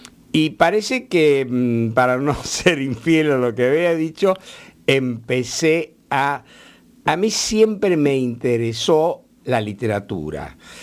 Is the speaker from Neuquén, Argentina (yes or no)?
no; Barracas, Buenos Aires Province, Argentina; also born or lived in La Boca; Yo nací en La Boca y me crié en Barracas.